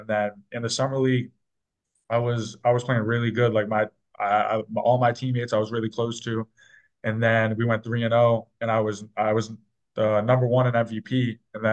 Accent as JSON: {"language": "English", "town": "Boston", "region": "Massachusetts", "country": "United States", "said": "I mean, we're all like that because we're all from Southie"}